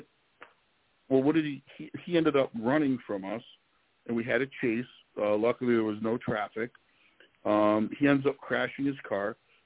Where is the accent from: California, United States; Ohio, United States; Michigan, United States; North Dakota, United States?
Michigan, United States; Detroit; I'm from the Detroit area, you know, grew up here, you know, ended up in South Carolina, did a few things. I'm back here. I love my area.